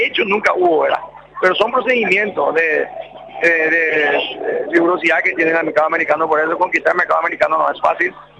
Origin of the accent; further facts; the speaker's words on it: Paraguay; Hoy celebramos todos como paraguayos, ¿verdad?